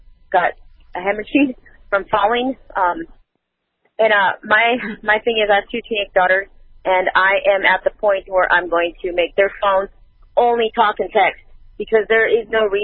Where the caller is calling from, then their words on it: Paso Robles, California, United States; I'm calling from Paso Robles, California.